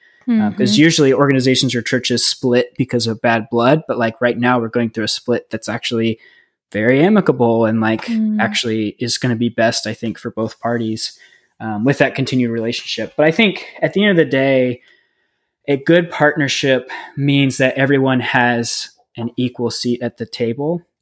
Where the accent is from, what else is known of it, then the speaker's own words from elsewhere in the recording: United States; obviously, I'm an American, you know, I love the country that I grew up in.